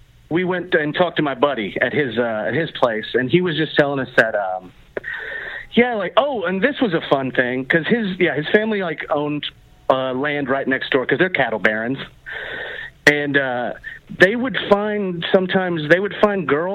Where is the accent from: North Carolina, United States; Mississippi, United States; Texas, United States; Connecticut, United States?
Texas, United States; Waco; She's like, where y'all from? I'm from Waco. She's from Austin.